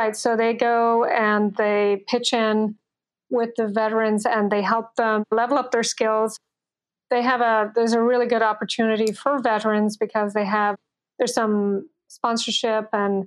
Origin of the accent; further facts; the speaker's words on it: Ireland; moved away; And also, given that I'm from Ireland, I've always taken 3 weeks in the summer to go and back to visit home.